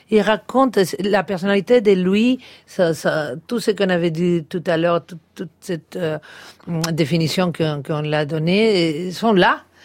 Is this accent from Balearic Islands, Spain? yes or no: yes; Palma, Balearic Islands, Spain; French is a second language; Et je suis aussi de Palma.